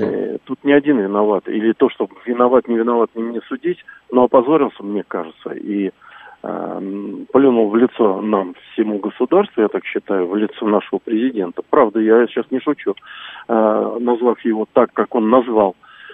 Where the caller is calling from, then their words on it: Moscow, Russia; я из Москвы